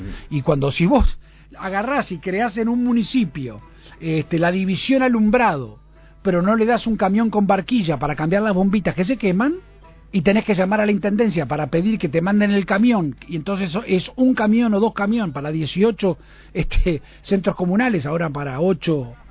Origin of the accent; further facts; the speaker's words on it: Montevideo, Uruguay; yo creo que los montevideanos somos más uruguayos que montevideanos